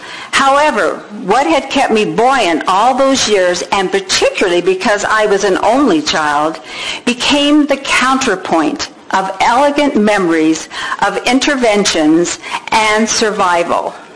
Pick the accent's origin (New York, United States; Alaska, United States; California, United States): California, United States; Los Angeles; moved away as an adult; I'm from Los Angeles, grew up by the beach. I miss the ebb and flow of the sea. We decided to move here.